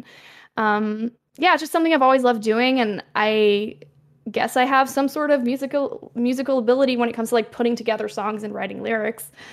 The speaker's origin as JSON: {"language": "English", "region": "Quebec", "country": "Canada", "said": "I'm from Quebec. Yeah, like … you know? Gotta do some representation, like, representing my home province."}